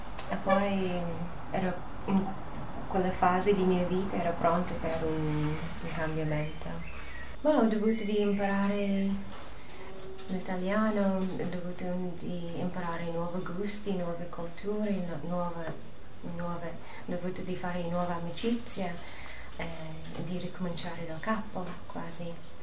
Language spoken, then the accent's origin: Italian; New York, United States; Italian is a second language; moved away as an adult; now in Pinerolo, Italy; Arrivo dagli Stati Uniti, sono da New York. Ho vissuto tutta la mia vita a New York. E adesso sono un residente di Pinerolo.